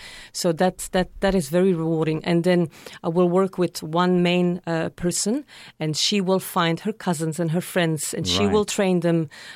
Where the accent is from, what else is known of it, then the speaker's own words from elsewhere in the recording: Belgium; I'm from Belgium, yeah.